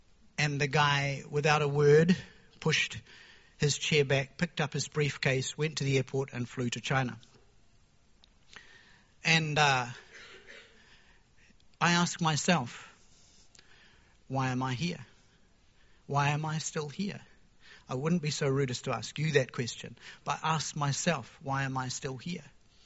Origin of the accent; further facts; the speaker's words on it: New Zealand; We come from New Zealand, where we spend a fair bit of our time.